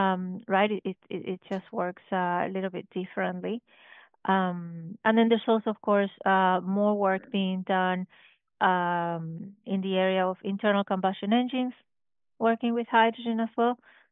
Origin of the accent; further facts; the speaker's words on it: Cuba; I grew up in an island, so I'm originally from Cuba.